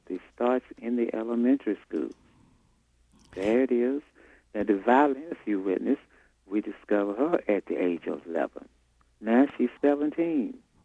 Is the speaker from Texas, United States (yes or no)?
yes; Texas, United States; I always tell the students I'm from the sticks of Texas.